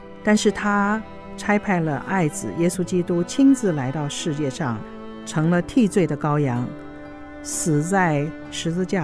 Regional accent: China; 这种五音阶的结构对我们中国人来说特别有亲切感

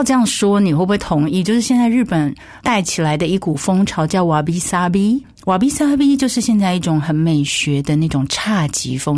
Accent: Pingtung County, Taiwan; 小时候的生活环境就是在一个屏东的伞兵营，它叫做大武营，所以我们从小就在那边长大，

